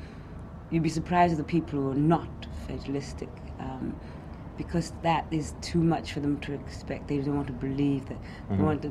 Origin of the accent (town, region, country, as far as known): Cardiff, Wales, United Kingdom; born or raised there